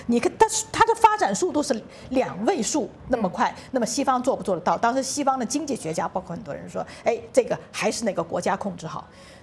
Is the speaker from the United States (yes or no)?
yes; United States; Chinese is a second language; 这作为一个美国人，我经常在想这个事情